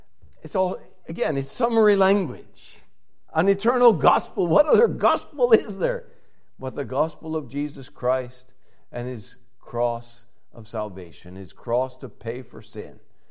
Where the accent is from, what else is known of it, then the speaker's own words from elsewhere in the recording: the South, United States; and I grew up in the South when I was paddled in school, and we prayed in school and stuff like